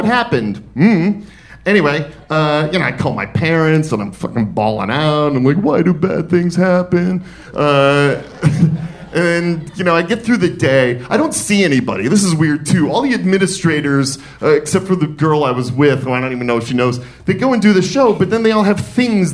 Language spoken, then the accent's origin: English; Detroit, Michigan, United States; I'm from Detroit, and we do not stay down.